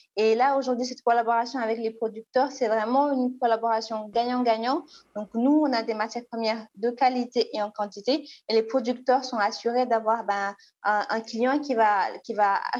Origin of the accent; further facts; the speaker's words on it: Senegal; dans mon pays d'origine, ici au Sénégal